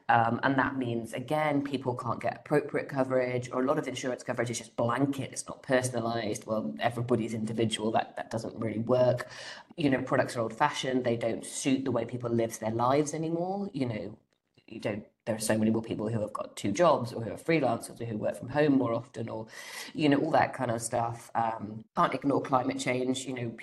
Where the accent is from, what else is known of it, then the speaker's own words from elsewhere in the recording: Wales, United Kingdom; And I was saying that we're very, very passionate about being Welsh.